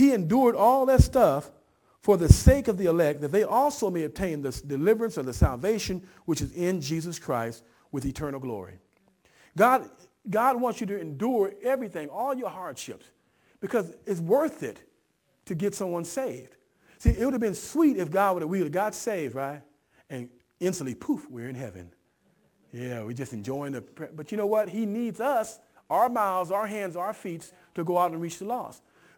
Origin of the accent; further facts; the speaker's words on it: Los Angeles, California, United States; And I just happen to be a Laker fan since I'm from Los Angeles, right?